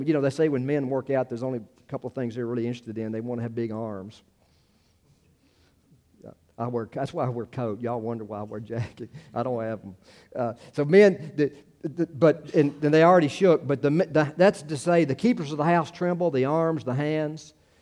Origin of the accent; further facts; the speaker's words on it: United States; And I said, yeah, I'm American. You're American. Yeah, I'm American.